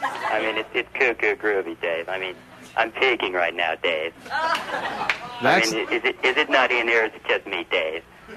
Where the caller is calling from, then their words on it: Tamarac, Florida, United States; It's Tamarack.